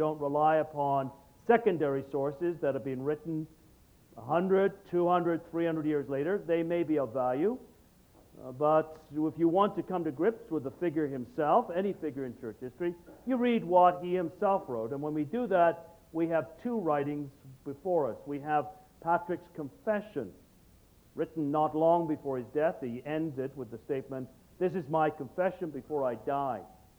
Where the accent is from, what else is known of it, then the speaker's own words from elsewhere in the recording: England, United Kingdom; born there; I was born in England.